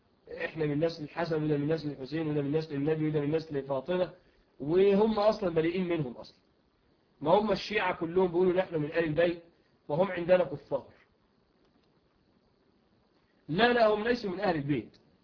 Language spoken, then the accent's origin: Arabic; Saudi Arabia; وإذا عرضنا هذا الموضوع للشيوخ عندنا في السعودية فإنهم يرفضون أن يعلنوا هذا الموضوع على التلفاز